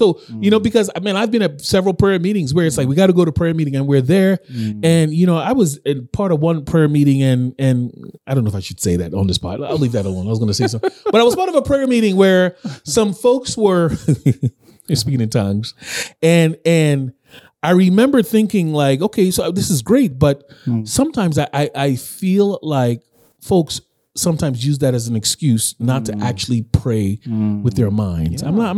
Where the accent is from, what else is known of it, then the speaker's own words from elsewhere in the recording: United States; now in Nigeria; growing up in the United States, in ministry there, I often heard pastors talk about prayer as a conversation